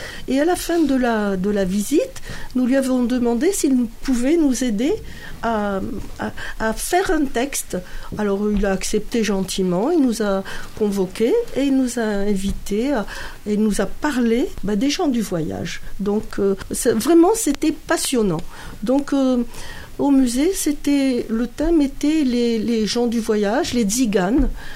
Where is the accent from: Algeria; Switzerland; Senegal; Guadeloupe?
Algeria; now in Bourgoin-Jallieu, France; moi je suis arrivée en 1963 d'Algérie et puis je me suis installée donc avec ma famille à Bourgoin-Jallieu.